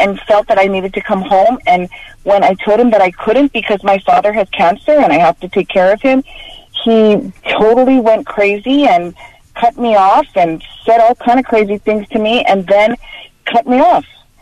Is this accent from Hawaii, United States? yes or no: yes; Hawaii, United States; And so I told my husband, I'm from Hawaii. So I told my husband, I need to go home.